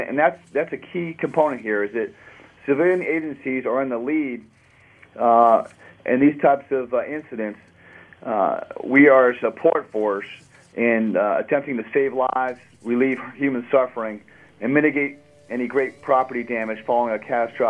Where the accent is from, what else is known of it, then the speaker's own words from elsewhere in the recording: Marlborough, Massachusetts, United States; now in Georgia, United States; give special thanks to the VFW Post 638 in Marlborough, Massachusetts, my hometown.